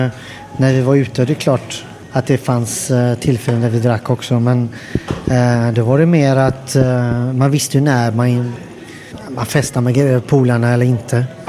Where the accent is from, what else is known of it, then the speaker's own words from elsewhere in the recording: Gothenburg, Västra Götaland County, Sweden; Alltså det fanns ju inte så mycket alltså gratis där jag växte upp.